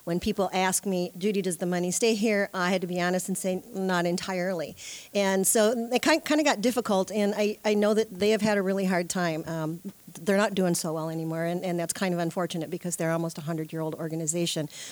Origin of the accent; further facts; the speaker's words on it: Madison, Wisconsin, United States; I'm born and raised in Madison, Wisconsin.